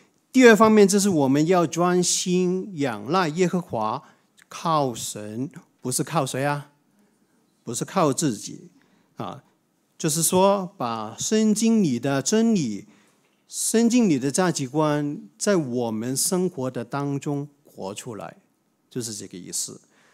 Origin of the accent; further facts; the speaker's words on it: China; 我们中国人有一句话说，此求不报非什么？非君子。